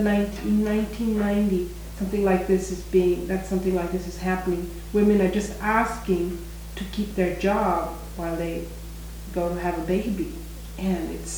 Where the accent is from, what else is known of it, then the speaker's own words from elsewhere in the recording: India; I grew up in India.